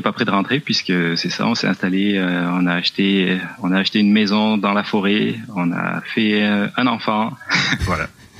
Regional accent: Southwest France, France; now in Canada; Non, je suis français. Je viens du Sud-Ouest.

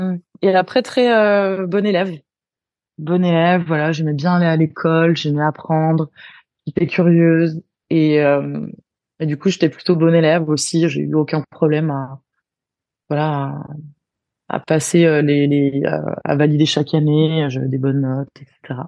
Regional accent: Bourgogne-Franche-Comté, France; moi, j'ai grandi en Bourgogne, donc c'est une région plutôt rurale

